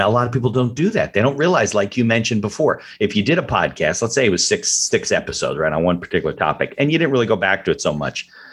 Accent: West Caldwell, New Jersey, United States; I grew up in West Caldwell, and it's a different school system, but we all knew each other

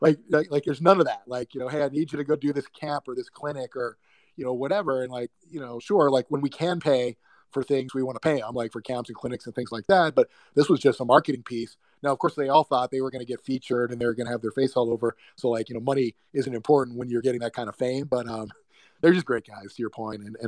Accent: Hawaii, United States; now in Dallas, United States; I'm originally from Hawaii. So I don't understand snow and ice

